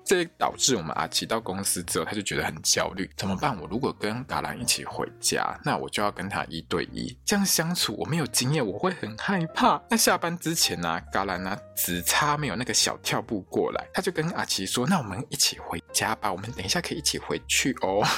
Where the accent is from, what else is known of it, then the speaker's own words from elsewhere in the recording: Taiwan; 我们台湾人其实有一些早餐也是这样